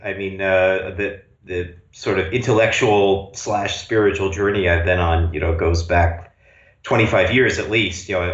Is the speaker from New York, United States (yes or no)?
yes; New York, United States; moved away as an adult; also born or lived in Ann Arbor, Michigan / India; now in Budapest, Hungary; And I'm American. I grew up in New York, and then I was living in Ann Arbor, Michigan for many years before I eventually moved to India to do first ITP and then later Arctos.